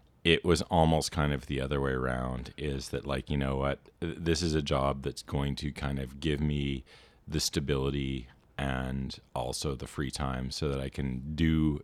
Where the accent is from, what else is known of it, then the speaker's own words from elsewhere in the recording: Toronto, Ontario, Canada; moved away; Toronto, like, so growing up in Toronto